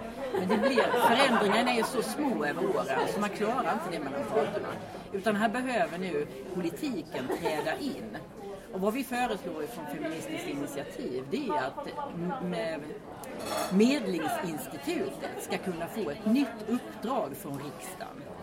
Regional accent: Halmstad, Halland County, Sweden; born there; now in Stockholm, Sweden; Jag är 62 år och bor i Stockholms tillfället. Jag är född i Halmstad och också bott på många andra platser i landet.

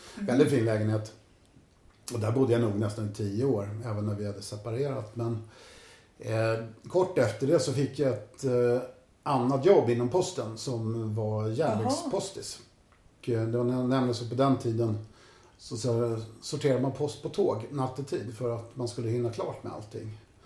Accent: Krusboda, Stockholm County, Sweden; Jag menar, jag växte upp i Krusboda är ju bara en sån sak, där det bara var ungar.

